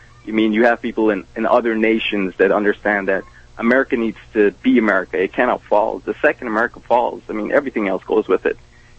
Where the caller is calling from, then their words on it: Toronto, Ontario, Canada; I'm from Toronto, Canada, as you can tell.